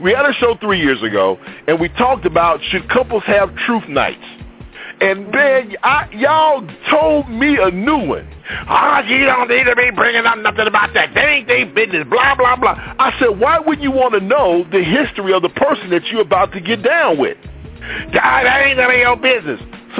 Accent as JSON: {"language": "English", "town": "Cairo", "region": "Illinois", "country": "United States", "tie": "born there", "said": "I was born in Cairo, Illinois. I know where Mounds is."}